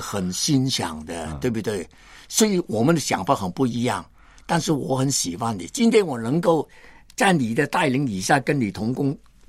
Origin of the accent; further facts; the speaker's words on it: Hong Kong; 我是英殖殖民地长大的一个青年人啊。根本没有中国的观念，我没有回过乡下的